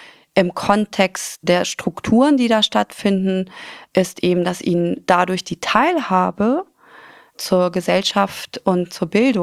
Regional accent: Afghanistan; born there; German is a second language; Ich bin gebürtig aus Afghanistan. Meine Mutter ist Pakistanin, mein Vater ist Afghane.

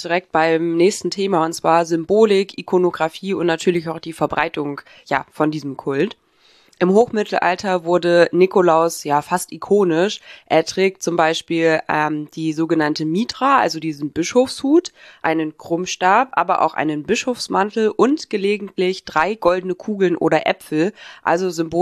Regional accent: Saxony-Anhalt, Germany; Also bei uns, ich bin ja in Sachsen-Anhalt aufgewachsen

